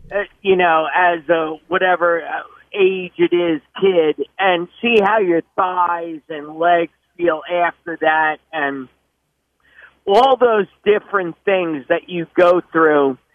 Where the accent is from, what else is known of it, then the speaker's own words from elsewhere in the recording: Long Island, New York, United States; I'm 53, and I grew up in Long Island, New York